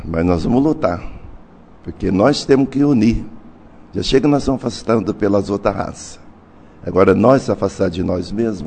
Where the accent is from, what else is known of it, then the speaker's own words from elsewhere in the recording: Jacarezinho, Paraná, Brazil; Eu sou de uma cidade de Jacarezinho. Lá tem muitos negros.